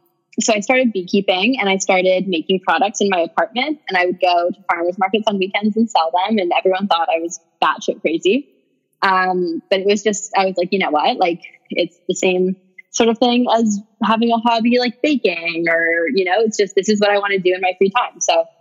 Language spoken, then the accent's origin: English; Canada; I went to University of Victoria. I'm from Canada, so I went to school in Canada.